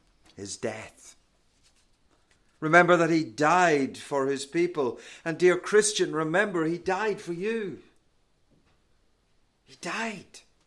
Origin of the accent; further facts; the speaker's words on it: Ireland; I'm sure you all know I'm from Ireland. It's quite obvious.